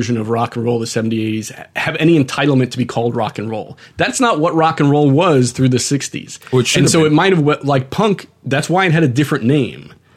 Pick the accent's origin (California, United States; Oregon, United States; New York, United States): New York, United States; Long Island; I'm from Long Island originally.